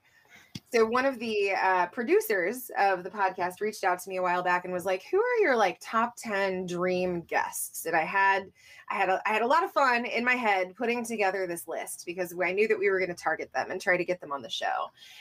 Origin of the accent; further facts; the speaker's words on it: St. Louis, Missouri, United States; You know, I'm originally from St. Louis, and I fell in love with the city.